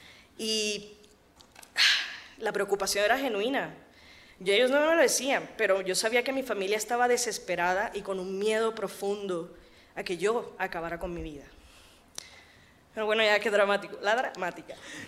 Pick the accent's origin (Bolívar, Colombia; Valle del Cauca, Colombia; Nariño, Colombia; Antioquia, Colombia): Bolívar, Colombia; Cartagena; now in Bogotá, Colombia; Porque yo soy de Cartagena y en Cartagena es obligatorio pasar Navidad y Año Nuevo con tu familia.